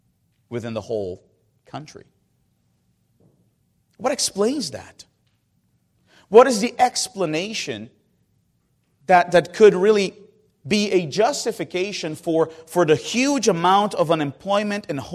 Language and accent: English; Northeast Region, Brazil; English is a second language; Especially in my region, I come from the Northeast. I am the equivalent, some would say, of a redneck.